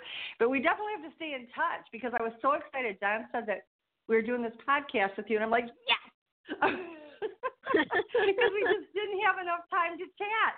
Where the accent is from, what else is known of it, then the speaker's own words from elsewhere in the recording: Michigan, United States; I was born in the North, and I'm a Michigan girl. Love Michigan.